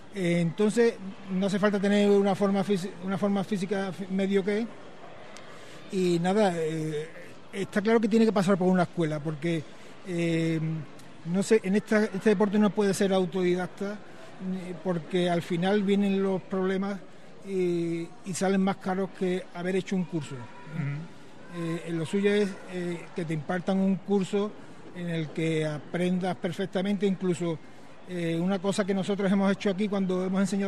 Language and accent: Spanish; Écija, Andalusia, Spain; Nosotros no somos de Sevilla, somos de Ecija. Ecija y después Sevilla.